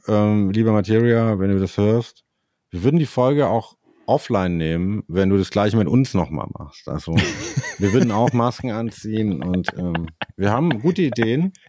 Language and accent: German; Germany; I'm from Germany, you know.